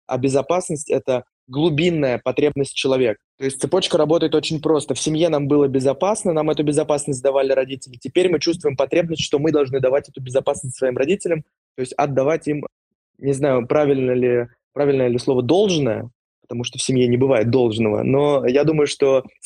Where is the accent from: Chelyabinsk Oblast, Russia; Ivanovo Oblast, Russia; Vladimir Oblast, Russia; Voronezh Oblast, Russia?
Vladimir Oblast, Russia; Vladimir; Я когда уехал из Владимира, я начал общаться с разными московскими, питерскими ребятами.